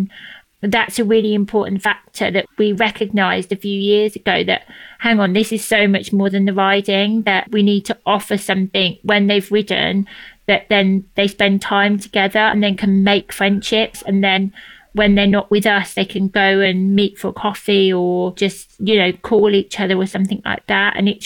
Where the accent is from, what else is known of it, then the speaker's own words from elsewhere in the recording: Birmingham, West Midlands, United Kingdom; now in London, United Kingdom; When I came from Birmingham, I brought Podney with me to London.